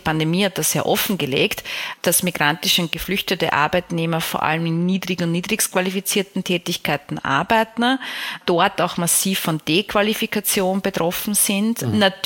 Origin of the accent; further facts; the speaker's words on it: Vienna, Austria; ich komme ja aus Wien, die Stadt von Freud